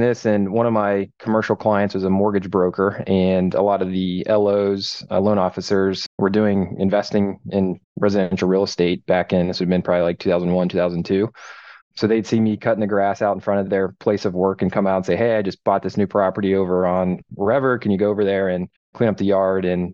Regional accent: Louisville, Ohio, United States; So I was born and raised in Louisville, Ohio, spelled like Louisville, Kentucky, which is a small town just, what is it, east of Canton. So I usually say I'm from Canton, Ohio.

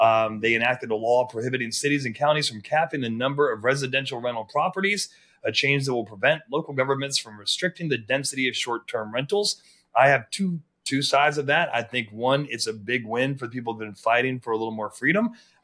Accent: South Carolina, United States; is my home state, South Carolina.

